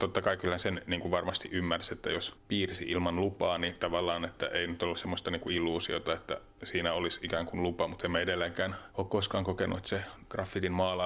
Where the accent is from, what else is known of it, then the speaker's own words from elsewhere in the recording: Helsinki, Uusimaa, Finland; koska sielläpäin Helsinkiä, mistä mä oon kotoisin, niin siellä niin oli ensimmäisiä niin graffitimaalaajia Suomessa